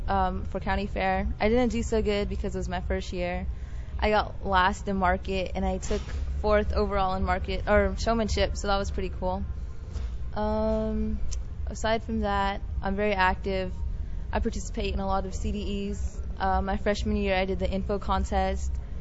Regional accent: Monument Valley, Arizona, United States; I'm from Monument Valley, Arizona. That's northern Arizona, close near the Four Corners, about 15 miles south of the Utah border. And I'm from, I'm Navajo, full-blooded Navajo, and I can also speak my language

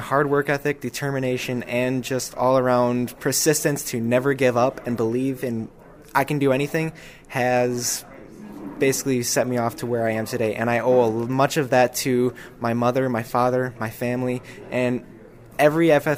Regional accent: Wisconsin, United States; Well, I come from the La Crosse-Cooley region in Wisconsin, and our area is bountiful in natural resources and in wildlife. So all my life, I had grown up around the natural resources.

